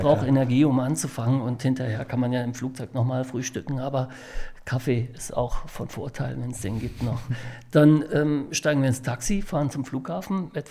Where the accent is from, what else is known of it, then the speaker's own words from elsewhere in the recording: Hanover, Lower Saxony, Germany; dadurch, dass wir in meine Heimatstadt zurückgezogen sind, nach Hannover, sind natürlich da auch die Freunde, mit denen ich groß geworden bin.